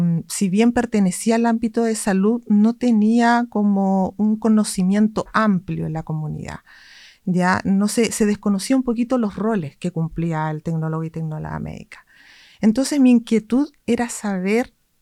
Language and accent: Spanish; Arica, Arica y Parinacota, Chile; Yo soy ariqueña, nací y criada en Arica. Estudié en la Universidad de Tarapacá.